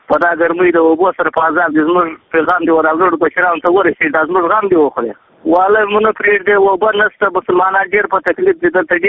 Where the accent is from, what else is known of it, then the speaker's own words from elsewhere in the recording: Shajoy, Zabul, Afghanistan; now in Iran; زابل ولایت شاجی ولسوالۍ د وسیدن کایما